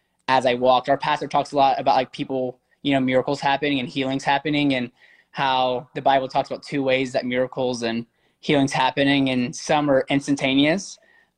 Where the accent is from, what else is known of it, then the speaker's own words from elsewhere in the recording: Alabama, United States; So I grew up in Alabama. So I know you guys are in Louisiana, so I'm sure it's similar culture and values and stuff. And I grew up going to a Southern Baptist Church.